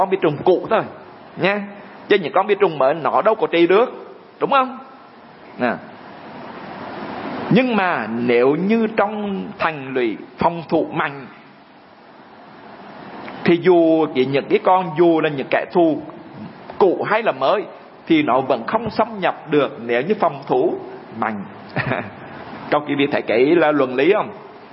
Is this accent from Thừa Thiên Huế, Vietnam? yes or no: yes; Hue, Thừa Thiên Huế, Vietnam; also born or lived in Ho Chi Minh City; chúng tôi quê ở ngoài Huế á, rồi đùng một cái bay vào Sài Gòn học.